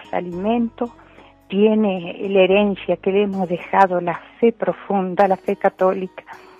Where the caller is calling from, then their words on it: Nogoyá, Entre Ríos, Argentina; de Nogoyá, Entre Ríos.